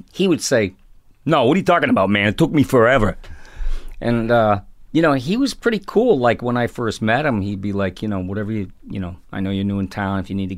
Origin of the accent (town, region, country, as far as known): Ireland